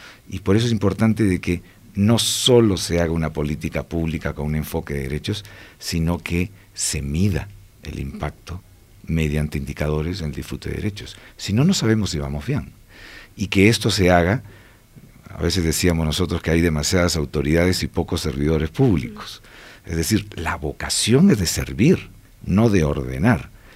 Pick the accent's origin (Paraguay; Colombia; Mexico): Colombia; Yo que vengo de Colombia, en Colombia por la violencia han habido como 6 millones de desplazados internos